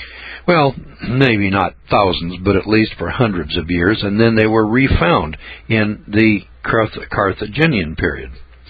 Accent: the West, United States; You know, I'm from the West, and many of the names of streams and counties and place names are Indian names

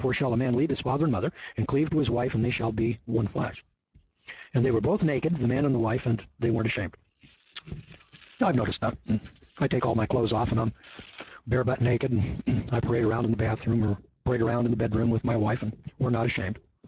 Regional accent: California, United States; Now, I'm from California, and they're, you know, 3, 4, 5, 6, you know, pretty common.

